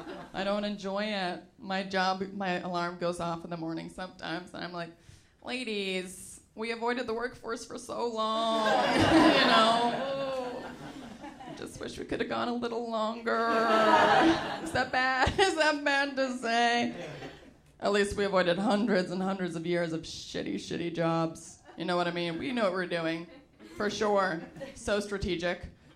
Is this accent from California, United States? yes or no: yes; San Francisco, California, United States; I grew up in San Francisco, actually.